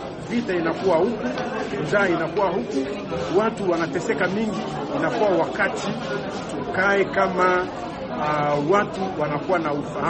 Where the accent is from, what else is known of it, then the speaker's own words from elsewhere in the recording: DR Congo; Na tunadhani hii ni onyo kwetu sisi kama wakongomani